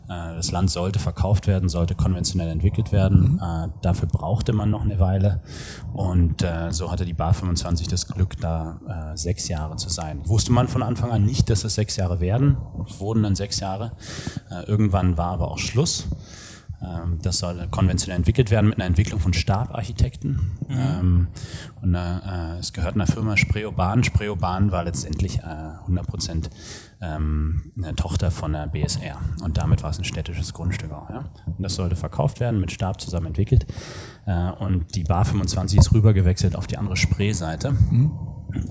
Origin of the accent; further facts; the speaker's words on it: Berlin, Germany; moved away as an adult; also born or lived in Cape Town, South Africa; ja, ich bin Berliner und hier aufgewachsen. Und als es Zeit wurde, dann zum Bund zu gehen, bin ich geflohen nach Südafrika.